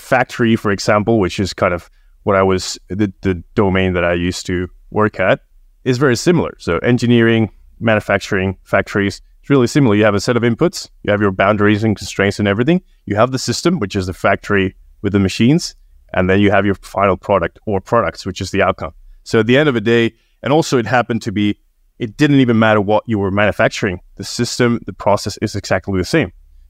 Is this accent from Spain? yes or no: yes; Spain; now in Australia; I am a senior portfolio strategist at Dashdot, and I was born and raised in Spain, been in Australia for 4 years now.